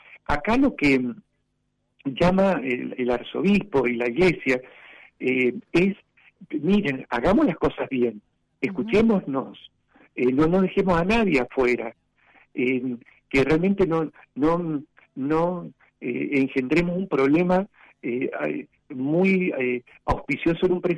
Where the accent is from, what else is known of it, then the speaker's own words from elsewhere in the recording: Argentina; Nos ha hecho mucho mal como Argentina, ahora me extiendo un poquito.